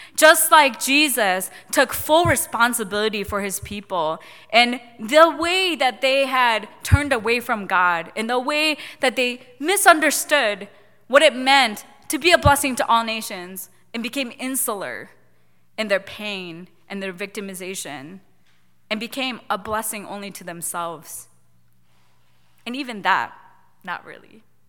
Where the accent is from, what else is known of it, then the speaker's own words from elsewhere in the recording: Japan; English is a second language; I feel like very, very connected to who I am as being Japanese. I grew up in Japan, I went to school in Japan for a while.